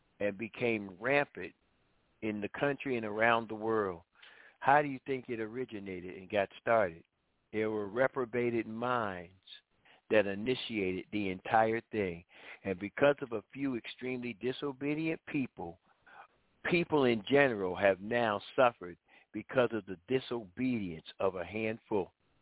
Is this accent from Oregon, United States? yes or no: no; New Haven, Connecticut, United States; Well, New Haven, because I'm originally from New Haven, just in case you didn't know